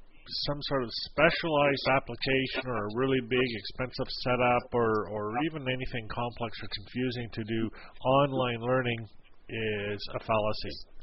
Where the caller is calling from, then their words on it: Moncton, New Brunswick, Canada; As you can tell, I'm coming in from Moncton, New Brunswick, Canada.